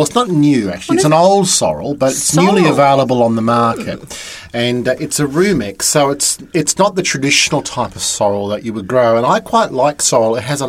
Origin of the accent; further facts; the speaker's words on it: Victoria, Australia; growing up in Victoria, that's what I would see growing in the gardens and growing in the paddocks